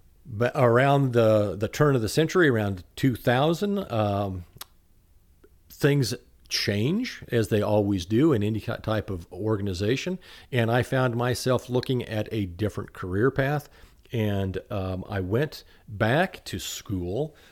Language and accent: English; Lawrence, Kansas, United States; I'm a native Kansan. I was born in Lawrence, 1959. I'm 64, going to be 65 in January.